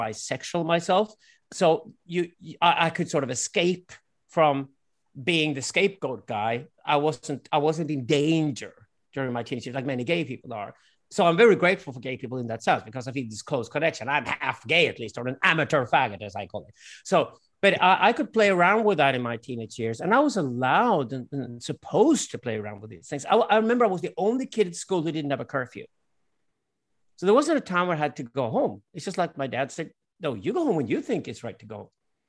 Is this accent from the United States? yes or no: no; Sweden; And we grew up in Sweden with a Swedish mother. Her parents or her family had been missionaries in Africa, and my father had roots in Africa.